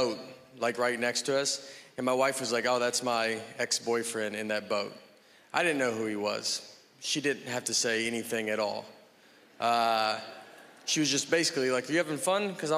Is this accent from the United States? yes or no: yes; Nashville, Tennessee, United States; I'm from Nashville, Tennessee